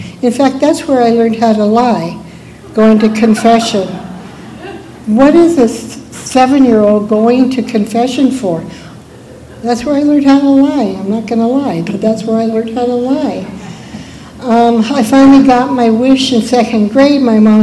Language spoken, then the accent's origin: English; Port Hueneme, California, United States; I grew up in Port Hueneme, California. That is where the Navy base is.